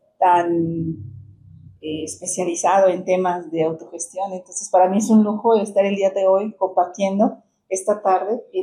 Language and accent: Spanish; Nezahualcóyotl, State of Mexico, Mexico; Soy orgullosamente del Estado de México, nacida en el municipio de Nezahualcóyotl, orgullosamente nezahualcóyotlense.